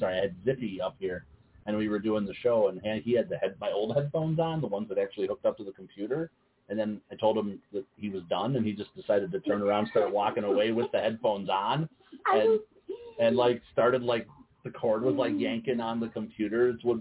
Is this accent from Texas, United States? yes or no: no; Chicago, Illinois, United States; Sounds like when I grew up in Chicago.